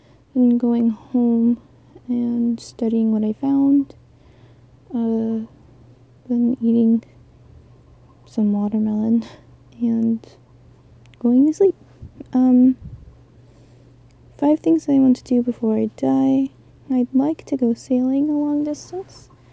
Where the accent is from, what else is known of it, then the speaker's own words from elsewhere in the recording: United States; 20 years old and I'm an American currently in college.